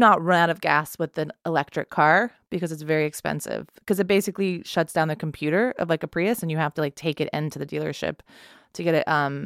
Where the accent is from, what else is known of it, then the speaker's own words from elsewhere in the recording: Texas, United States; I mean, I grew up in Texas, or I'm from Texas, and it's comical how different the cars are.